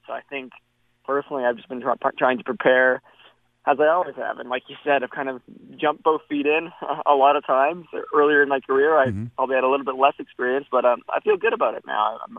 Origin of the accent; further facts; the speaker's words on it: Edmonton, Alberta, Canada; Because really, coming from here, we don't always get the most opportunities. Being an Edmontonian, trying to make it in the world stage of racing